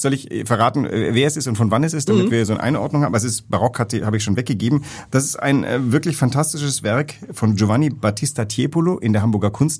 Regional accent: Greece; ich bin ja in Griechenland groß geworden und da lag diese Geschichte auf der Straße.

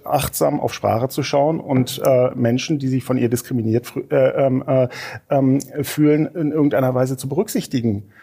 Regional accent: Berlin, Germany; die mir auch persönlich als Berliner Lebenswelt relativ unbekannt ist

